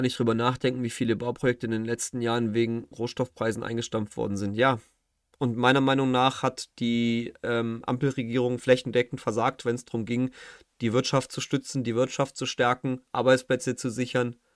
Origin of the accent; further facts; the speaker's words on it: Germany; Ich bin ein richtiger Deutscher.